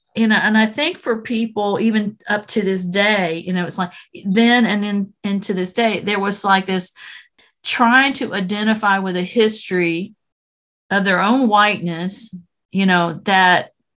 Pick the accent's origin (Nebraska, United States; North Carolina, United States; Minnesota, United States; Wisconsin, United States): North Carolina, United States; Greensboro; Guilford Courthouse, which is where I live in Greensboro. That's what came up. I was born in, I mean, I was raised in Greensboro.